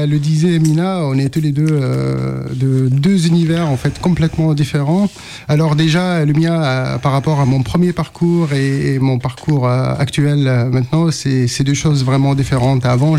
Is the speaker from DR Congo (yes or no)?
no; Algeria; now in France; Et on vient tous les deux de l'Algérie, en fait. Moi, ça fait 10 ans que je suis là en France.